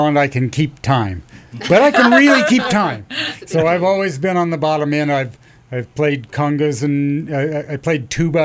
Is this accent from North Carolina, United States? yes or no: no; Hayfork, California, United States; I'm from Hayfork, yep.